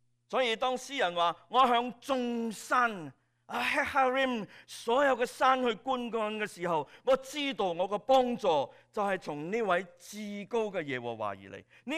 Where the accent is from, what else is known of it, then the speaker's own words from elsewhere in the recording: Hong Kong; 这个跟我们香港来的人的背景可能有点不太理解，因为我们在香港很大的庙不是在山上，在山脚或者山腰。